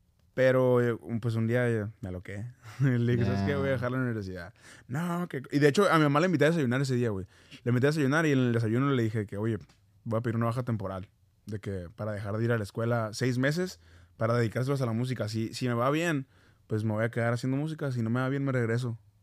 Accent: Sinaloa, Mexico; pues yo soy mexicano, yo soy de Sinaloa, un poco ignorante

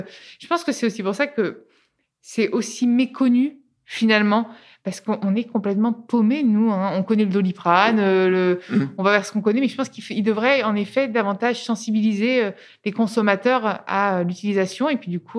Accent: Italy; Je suis italienne, donc il y a les mêmes là-bas.

